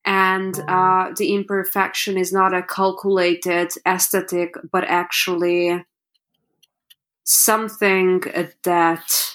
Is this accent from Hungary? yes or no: yes; Hungary; moved away as an adult; also born or lived in Paris; I was born and raised in Hungary, and when I was 18, I got into fashion modeling. I moved to Paris